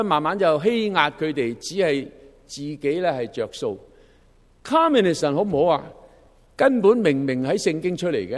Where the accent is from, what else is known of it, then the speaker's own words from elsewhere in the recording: Canada; 你同我係加拿大人咪要爱加拿大囉，